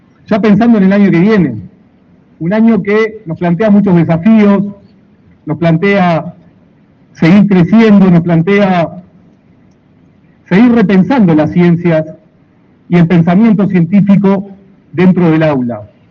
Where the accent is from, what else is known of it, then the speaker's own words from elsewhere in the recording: Uruguay; somos uruguayos de distintas partes del país